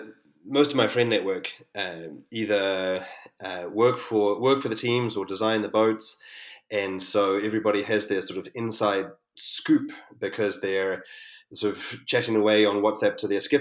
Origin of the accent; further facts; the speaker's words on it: New Zealand; I think lots of people back in New Zealand, my hometown, will be a little bit grumpy with you for saying that, but... Let's say one of the hometowns.